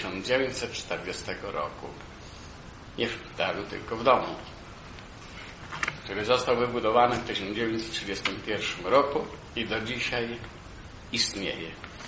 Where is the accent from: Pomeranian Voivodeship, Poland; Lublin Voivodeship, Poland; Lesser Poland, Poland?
Lesser Poland, Poland; Chochołów; born there; urodziłem się w Chochołowie. To jest koło Zakopanego. Obecnie województwo małopolskie. Kiedy ja się urodziłem, to było województwo krakowskie. Potem był jakiś czas, że było to województwo nowosądeckie.